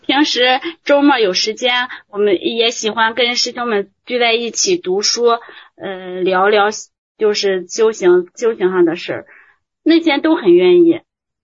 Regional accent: Dongying, Shandong, China; 我是东营的。

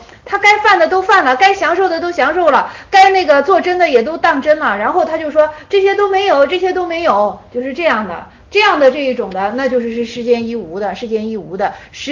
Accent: China; 像我们中国人，他就是探索世界的这个本能

